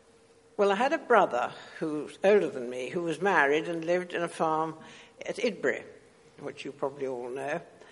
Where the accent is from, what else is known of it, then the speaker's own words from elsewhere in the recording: Ascot, South East England, United Kingdom; I was born and brought up in Ascot in Berkshire, near the famous racecourse.